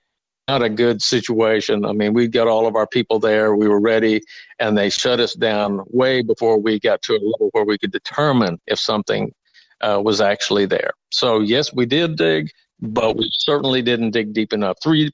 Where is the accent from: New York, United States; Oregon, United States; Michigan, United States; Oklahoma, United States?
Oklahoma, United States; there was a lady here in Oklahoma that was number two at the Comanche Nation College here in my hometown.